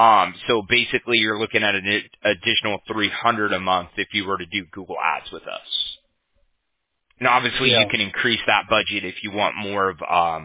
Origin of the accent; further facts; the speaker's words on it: Huntington Beach, California, United States; like I'm from Huntington Beach, right?